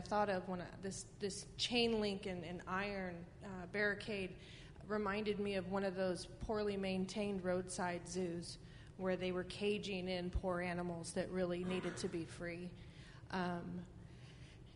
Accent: El Paso, Texas, United States; I grew up in El Paso, Texas, and I saw that wall many, many, many times.

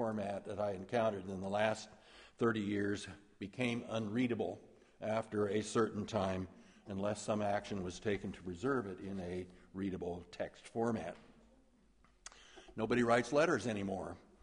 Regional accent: Great Plains, United States; I was known to tell stories about my life and experiences growing up in the Great Plains.

